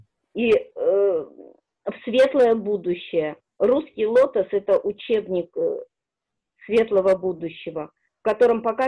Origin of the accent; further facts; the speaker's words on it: Tatarstan, Russia; Я из Татарстана, но душа у меня русская.